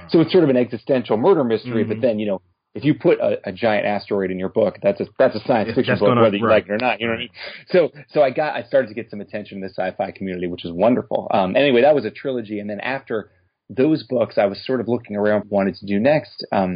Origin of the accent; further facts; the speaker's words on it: United States; You know, of course, it's my community as an American